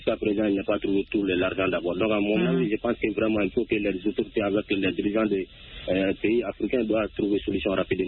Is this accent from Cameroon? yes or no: no; Sonikéni, Mali; born there; je suis précisément dans mon village natal à Sonikéni.